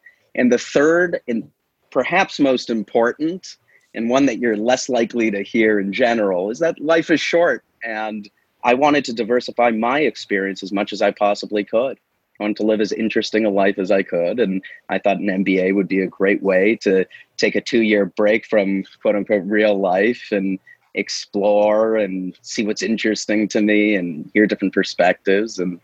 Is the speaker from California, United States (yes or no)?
no; New York, United States; So I grew up in Muncie, New York, which is about 45 minutes north of the city.